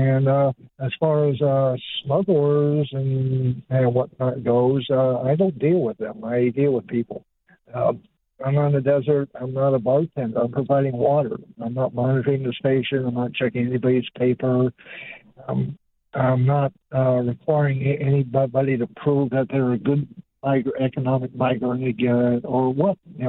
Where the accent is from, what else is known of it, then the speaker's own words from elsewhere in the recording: Tucson, Arizona, United States; I'm actually from Tucson